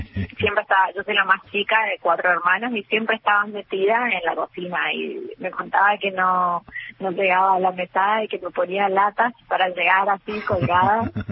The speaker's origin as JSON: {"language": "Spanish", "region": "Formosa", "country": "Argentina", "tie": "born or raised there", "said": "Aquí en Formosa Capital."}